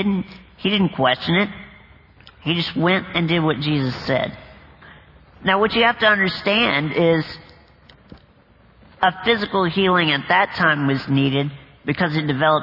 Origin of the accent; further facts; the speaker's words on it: Bowling Green, Kentucky, United States; also born or lived in Nashville; Now, soon after my sweat glands were restored, we moved from Nashville, Tennessee to Bowling Green, Kentucky. And I met my first friend in second grade.